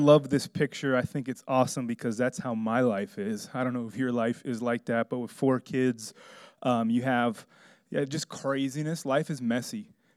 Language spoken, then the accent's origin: English; Miami, Florida, United States; In Florida, I grew up in Miami.